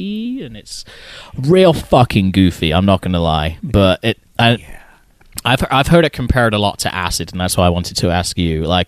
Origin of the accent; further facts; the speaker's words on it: United Kingdom; We knew everybody on our street when I lived back in the UK as a kid, but we never, trick-or-treating was never, is probably isn't still never a thing in the UK.